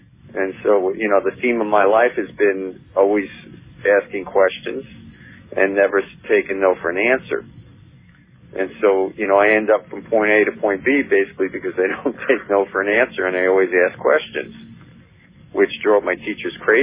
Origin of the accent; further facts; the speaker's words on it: New York, United States; I grew up on Long Island, basically, and a wealthy town on the North Shore of Long Island. And, you know, this is back in the 80s, basically.